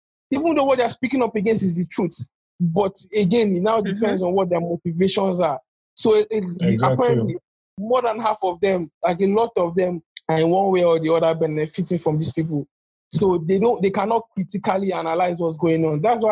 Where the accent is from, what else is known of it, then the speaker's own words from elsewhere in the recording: Seychelles; I'm from Seychelles.